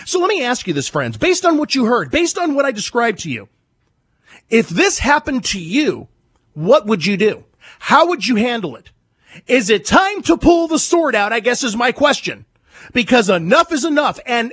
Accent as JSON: {"language": "English", "town": "San Diego", "region": "California", "country": "United States", "said": "I know the dog park. I'm from San Diego."}